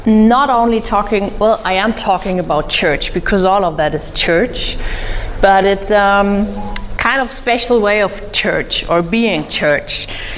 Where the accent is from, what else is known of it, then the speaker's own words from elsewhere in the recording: Munich, Bavaria, Germany; I come from Munich in Germany.